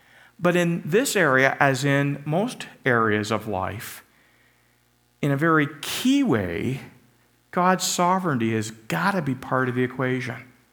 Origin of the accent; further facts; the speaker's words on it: Canada; to me, I'm a Canadian. I'm in Canada. I live in the London area.